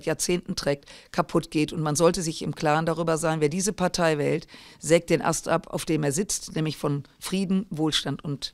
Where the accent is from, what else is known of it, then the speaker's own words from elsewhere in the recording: Düsseldorf, North Rhine-Westphalia, Germany; Ich komme ja aus Düsseldorf, ich bin mal per se ein fröhlicher Mensch